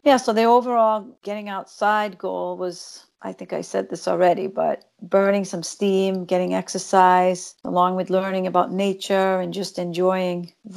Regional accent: Sweden; now in United States; I grew up skiing, cross country and downhill. I grew up in Sweden.

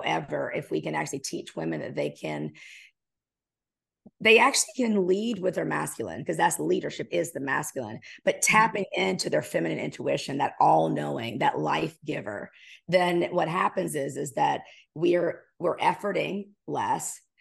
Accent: South Carolina, United States; Yeah, I'm from South Carolina.

